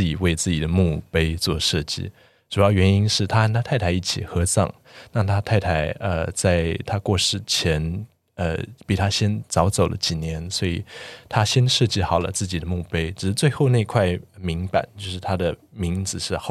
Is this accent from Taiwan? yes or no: yes; Taiwan; 我们四位来自台湾的建筑人